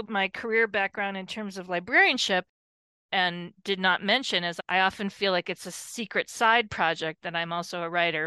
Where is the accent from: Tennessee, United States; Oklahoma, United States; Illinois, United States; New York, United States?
New York, United States; Rochester; I grew up in Rochester, New York, which might sound exciting to British folks, but in fact is far away from New York City